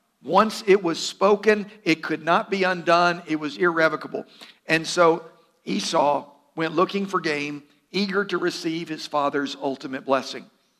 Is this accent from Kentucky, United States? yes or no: yes; Kentucky, United States; Okay, so I'm from Kentucky. It's all right.